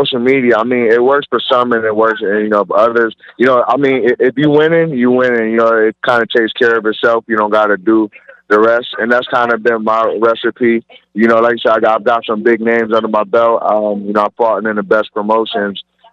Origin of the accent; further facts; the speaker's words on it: New York, United States; now in Miami, United States; the pizza down here in Miami, I'm from New York.